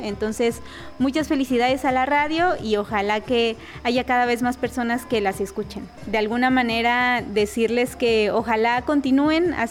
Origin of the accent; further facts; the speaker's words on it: Oaxaca, Mexico; soy de la Sierra Norte de Oaxaca